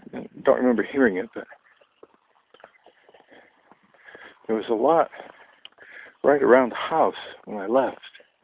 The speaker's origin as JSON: {"language": "English", "region": "Maine", "country": "United States", "tie": "born or raised there", "said": "I know growing up in Maine, when we saw a robin come"}